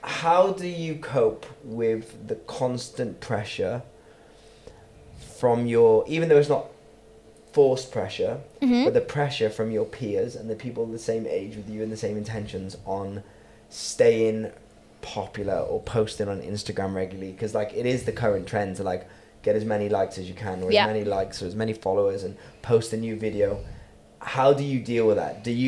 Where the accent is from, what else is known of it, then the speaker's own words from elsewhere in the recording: Wales, United Kingdom; Yeah, progress. I'm Welsh.